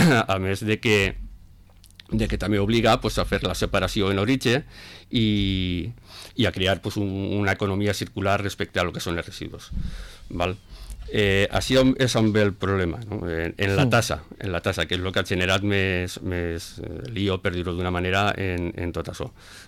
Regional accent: Borriol, Valencian Community, Spain; jo vinc de Borriol

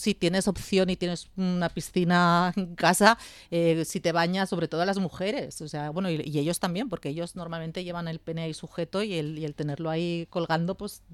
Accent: Spain; Sí que es cierto que somos españoles

